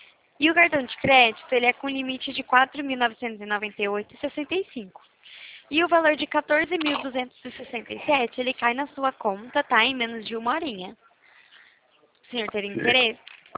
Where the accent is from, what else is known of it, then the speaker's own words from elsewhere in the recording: São Paulo, Brazil; sou de São Paulo, perto de Limeira.